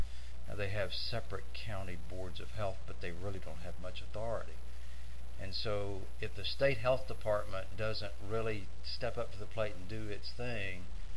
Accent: Tennessee, United States; I'm the ARGC from Tennessee

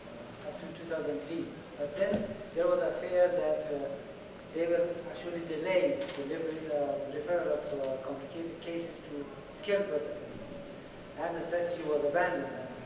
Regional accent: Afghanistan; I'm from Afghanistan.

